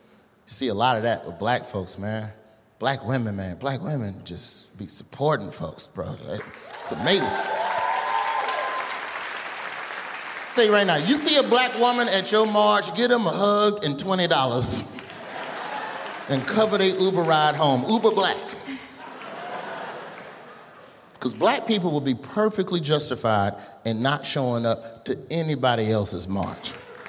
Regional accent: Birmingham, Alabama, United States; I'm from Birmingham. All we do is go to black protests.

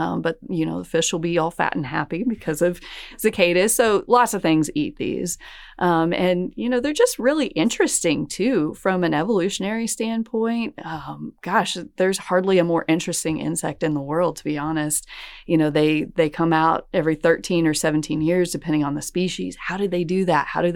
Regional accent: Missouri, United States; in the part of the state that I grew up in Southwest Missouri. We had both 13 and 17 years coming out then.

